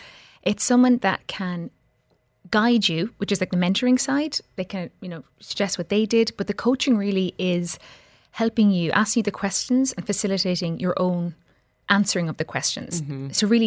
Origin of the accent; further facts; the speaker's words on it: Ireland; moved away as an adult; so obviously I'm Irish, and I have to say, like, my parents were pretty good with money. But what really, really affected me was I left Ireland during the last financial recession.